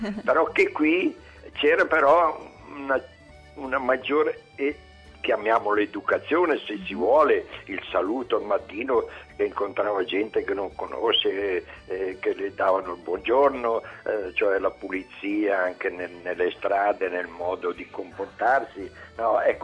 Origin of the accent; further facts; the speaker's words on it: Mirandola, Emilia-Romagna, Italy; moved away; Io sono di Mirandola, che era in provincia di Modena, no?